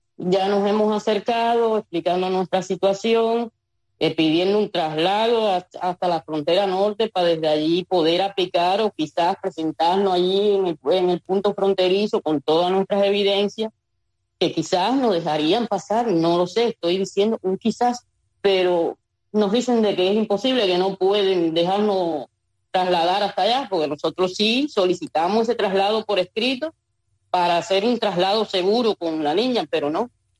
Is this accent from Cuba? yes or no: yes; Cuba